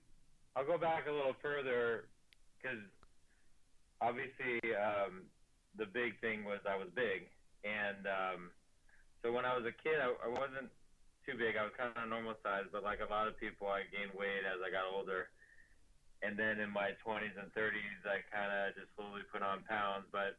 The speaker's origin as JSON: {"language": "English", "town": "San Diego", "region": "California", "country": "United States", "also_born_or_lived": "Denver", "said": "I was living in Denver, but I'm from San Diego, so I'm actually a California guy. And so I was kind of moving home."}